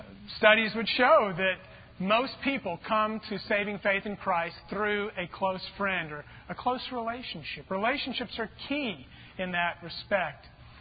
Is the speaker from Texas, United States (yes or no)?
yes; El Paso, Texas, United States; Now, you know, we grew up in El Paso. El Paso is that city, you know, way out west, 800 miles basically from here, amazingly enough.